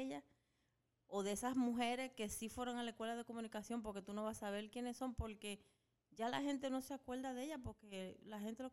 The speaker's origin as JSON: {"language": "Spanish", "country": "Dominican Republic", "said": "Claro que somos dominicanos."}